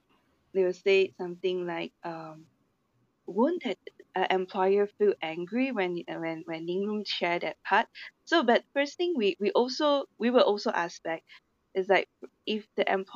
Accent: Malaysia; So I find that as a Malaysian, something quite thoughtful, because we are also a multicultural country

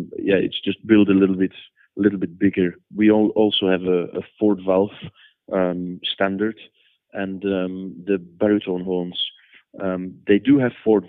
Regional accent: Flanders, Belgium; first language Dutch; English is a second language; So my native language is Dutch, because I'm from the Flanders part of Belgium, where we speak Dutch or Flemish, which is an accent of Dutch.

